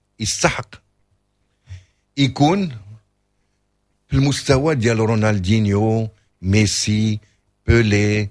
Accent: Morocco; كنا ناخذوا بزاف لي جور دازو عندنا في المغرب

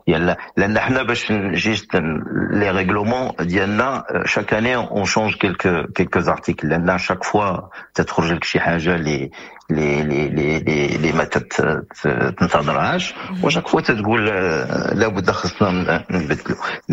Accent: Morocco; moved away as an adult; now in France; البداية ديالي بصراحة انا تخرجت من المغرب، كانت عندي 19 عام على فوق، مشينا كيما تيديروا كاع المغاربه

